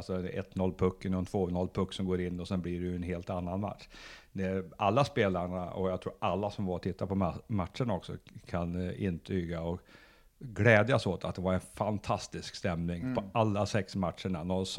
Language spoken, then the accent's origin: Swedish; Örebro, Örebro County, Sweden; jag kommer ju från Örebro